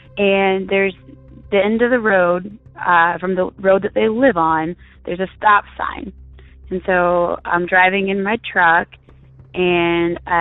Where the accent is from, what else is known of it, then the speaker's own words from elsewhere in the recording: Illinois, United States; I'm from Midwest Illinois